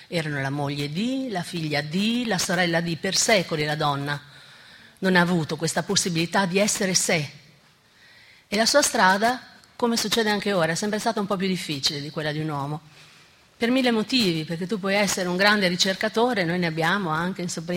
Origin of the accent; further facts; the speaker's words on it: Bologna, Emilia-Romagna, Italy; io vengo da Bologna e a Bologna la figura della donna ha un suo peso.